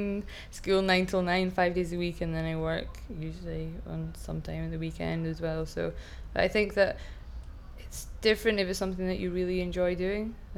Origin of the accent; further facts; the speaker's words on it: Carnoustie, Scotland, United Kingdom; also born or lived in Dundee / Edinburgh; I was born in Dundee in Ninemouth Hospital, but I grew up in Carnoustie, a famous golfing town.